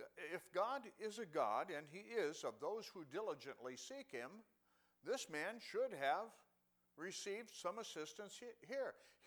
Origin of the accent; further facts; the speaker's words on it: Kalkaska, Michigan, United States; also born or lived in Big Rapids; You know, I grew up in Michigan. I graduated from Great Lakes Christian College.